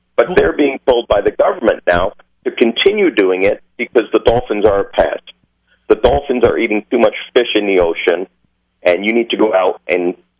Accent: Canada; You know, I'm Canadian.

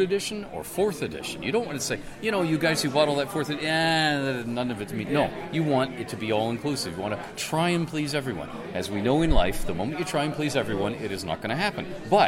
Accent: Toronto, Ontario, Canada; You see, I come from Toronto. Toronto is larger than Chicago.

